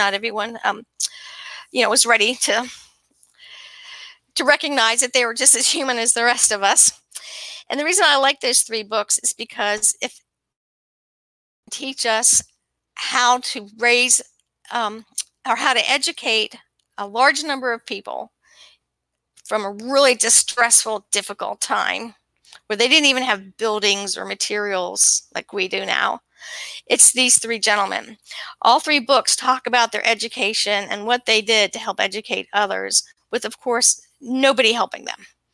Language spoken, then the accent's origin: English; Annapolis, Maryland, United States; So the thing that's interesting about him is I grew up near the Naval Academy. I lived in Annapolis for quite a long time.